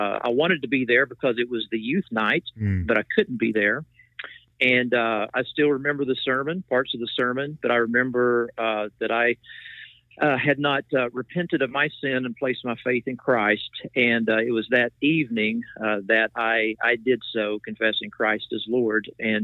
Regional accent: Appalachia, United States; And I grew up there in Appalachia. I came to faith when I was in high school.

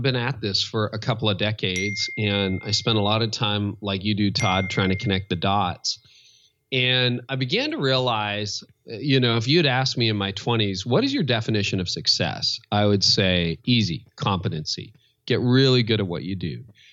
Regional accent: Canada; Because I'm Canadian.

